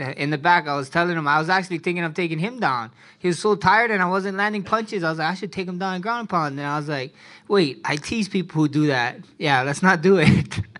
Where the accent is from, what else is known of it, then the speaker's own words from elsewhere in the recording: Hawaii, United States; Us Hawaiians, I'm Hawaiian Samoan. I love to eat.